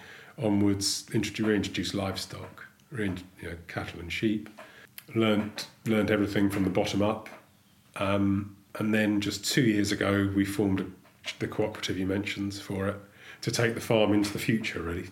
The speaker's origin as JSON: {"language": "English", "town": "Maldon", "region": "East of England", "country": "United Kingdom", "tie": "born there", "said": "we're on the Blackwater Estuary, and I was born in Maldon, so this is very much sort of my patch, if you like."}